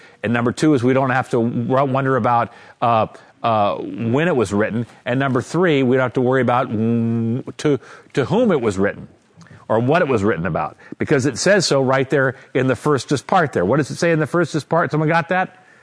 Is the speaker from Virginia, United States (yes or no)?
yes; Vienna, Virginia, United States; when I became adult and was a member of Emmanuel Lutheran Church in my hometown, Vienna, Virginia, I was the poorest person there.